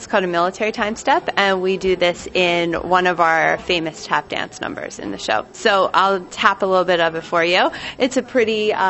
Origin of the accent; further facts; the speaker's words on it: Pennsylvania, United States; I grew up in Pennsylvania, so that's not far from New York City